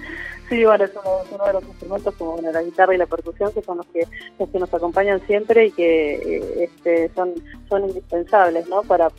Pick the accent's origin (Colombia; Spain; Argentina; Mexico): Argentina; Buenos Aires Province; Yo soy de Buenos Aires, sí, sí, no de la capital, sino de la provincia, digamos, a una hora y media de la capital.